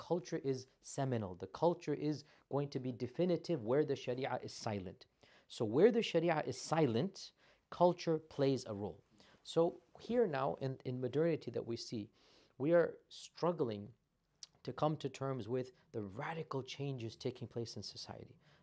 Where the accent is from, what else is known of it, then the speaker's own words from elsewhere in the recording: Houston, Texas, United States; also born or lived in Jeddah, Saudi Arabia; Between Houston and Jeddah. I grew up in Jeddah as well a little bit.